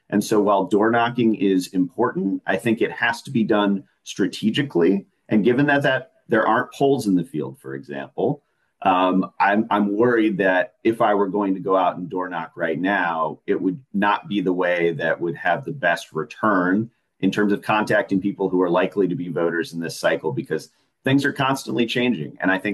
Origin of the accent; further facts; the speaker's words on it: Lexington, United States; growing up in Lexington, this is my hometown